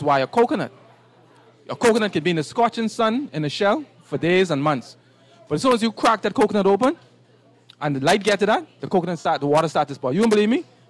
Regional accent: Kent Island, Maryland, United States; When I was growing up in Kent Island as a young boy

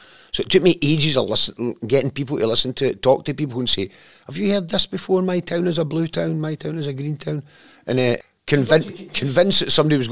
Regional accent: Cumnock, Scotland, United Kingdom; I wrote this about my hometown at the time, and a place I was born in and spent half my life in on and off over the years. I moved away when I was 5, and I moved back when I was 27 or something, brought my son up there.

